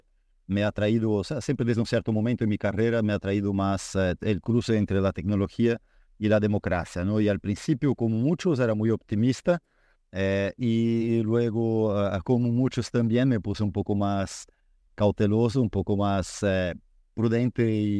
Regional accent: Brazil; now in Chile; a pesar de que soy brasileño, pero vivo en Chile.

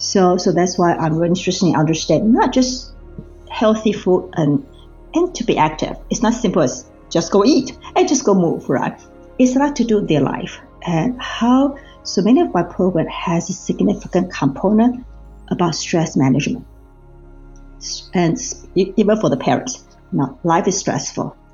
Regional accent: Taiwan; moved away; I grew up in Taiwan, but I've been here for so long

